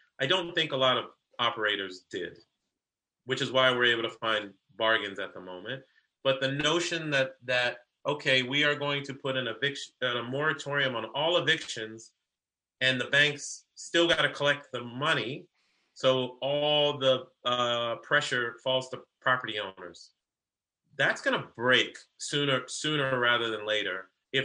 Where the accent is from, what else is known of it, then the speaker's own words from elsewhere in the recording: Queens, New York, United States; born there; If you go up to New York City, where I'm born, by the way, I was born in Queens